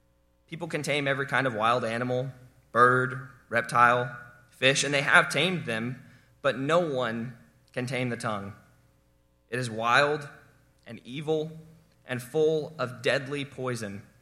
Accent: Alabama, United States; But don't worry, I'm from Alabama, so I know how to professionally redneck things

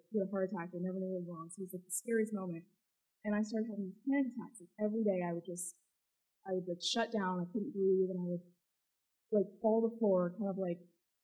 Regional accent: Las Vegas, Nevada, United States; So as Dr. Pack said … I'm from Las Vegas.

